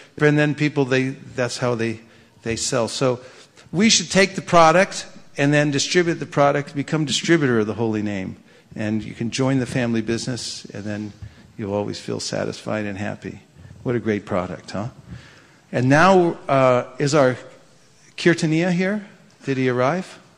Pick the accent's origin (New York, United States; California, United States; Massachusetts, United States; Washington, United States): California, United States; Lafayette; I'm from Lafayette. I grew up in Lafayette. That's where my parents' house was.